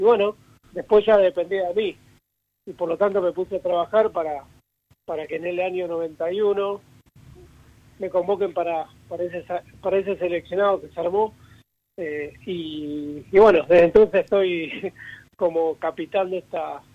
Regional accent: Argentina; como tanto argentino

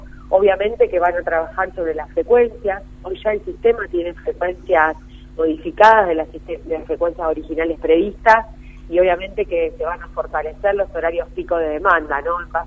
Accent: Rosario, Santa Fe, Argentina; Y creo que como rosarinos, la verdad que hay números

